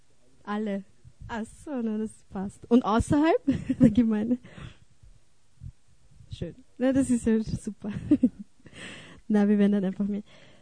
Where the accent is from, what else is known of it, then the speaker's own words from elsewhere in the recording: Vienna, Austria; Mein Jerusalem war Wien, wo ich aufgewachsen bin.